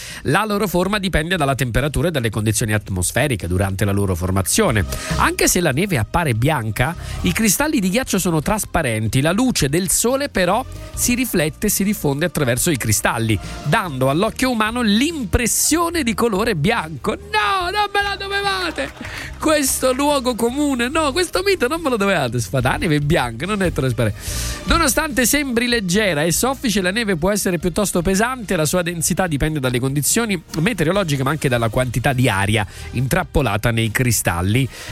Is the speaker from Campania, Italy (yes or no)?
yes; Naples, Campania, Italy; born there; Sono nato a Napoli, però poi l'Irpinia mi ha adottato.